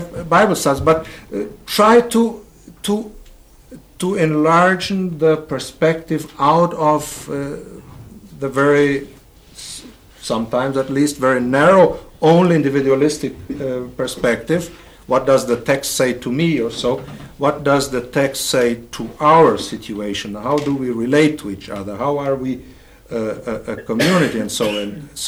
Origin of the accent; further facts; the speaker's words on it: Brazil; English is a second language; moved away as an adult; we come from Brazil, are we Hispanics or... and another category which is used here, that sounds kind of strange for us.